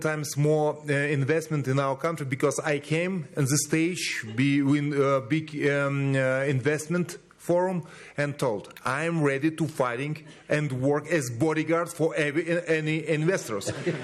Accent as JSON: {"language": "English", "country": "Ukraine", "second_language": "English", "said": "I come from Ukraine, one of the largest countries in Europe"}